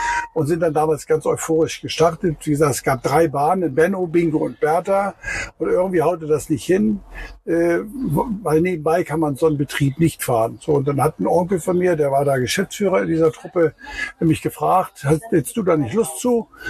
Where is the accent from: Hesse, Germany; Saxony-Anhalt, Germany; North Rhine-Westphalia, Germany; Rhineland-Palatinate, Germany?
North Rhine-Westphalia, Germany; Remscheid; born there; now in Grömitz, Germany; Ich bin in Remscheid geboren, genau. Und ich bin 36 Mal umgezogen, bevor ich meine Frau kennengelernt habe, in Hamburg, in der Berufsschule. Und bin dann 74 hierher gezogen, nach Grömitz.